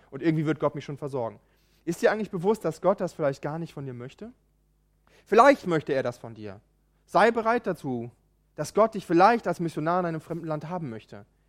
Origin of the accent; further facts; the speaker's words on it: Preetz, Schleswig-Holstein, Germany; Ich komme aus Preetz übrigens.